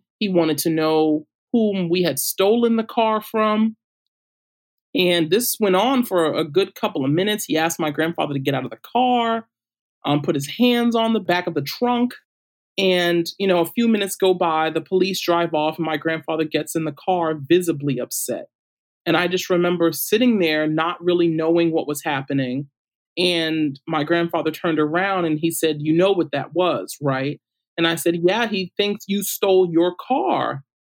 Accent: Brooklyn, New York, United States; Now, I grew up in Brooklyn, New York, in a part of Brooklyn called Cypress Hills, which is also East New York.

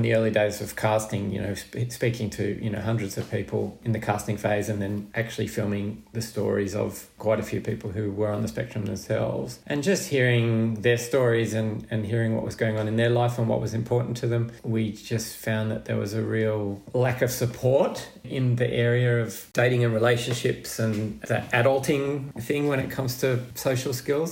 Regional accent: Canberra, Australian Capital Territory, Australia; I mean, I was from Canberra. I didn't know anyone, didn't know how to go about it

